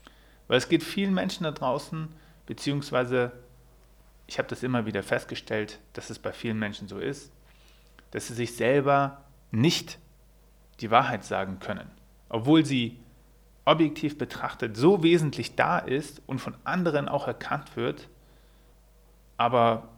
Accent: Lower Saxony, Germany; born there; bin ich 36 Jahre jung und hatte tatsächlich vor 2 Tagen Geburtstag. Gebürtig komme ich aus der Nähe von Göttingen, das liegt zwischen Kassel und Hannover in Deutschland, in Niedersachsen, und mein Studium absolvierte ich in Thüringen.

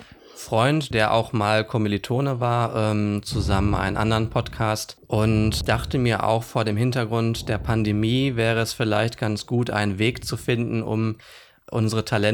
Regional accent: Bottrop, North Rhine-Westphalia, Germany; Ich komme aus Bottrop. Ich bin da auch geboren.

